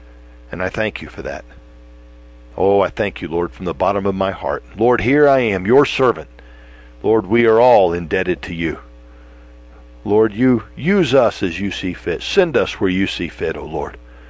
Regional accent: Florida, United States; now in Wyoming, United States; I can tell you, growing up in Florida, well, I didn't grow up with winters like this

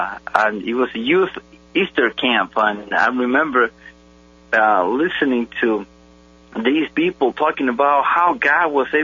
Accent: Argentina; born there; English is a second language; I was born in Argentina in a Christian family.

